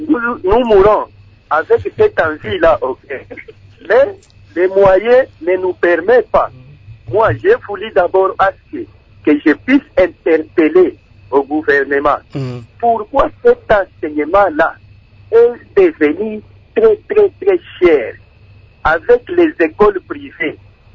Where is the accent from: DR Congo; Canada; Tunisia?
DR Congo; Lubumbashi, Haut-Katanga; surtout ici chez nous à Lubumbashi